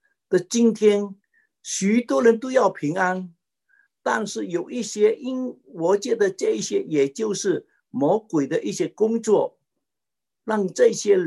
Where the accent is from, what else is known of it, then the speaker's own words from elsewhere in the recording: Fuzhou, Fujian, China; 我们福州人常常讲一句话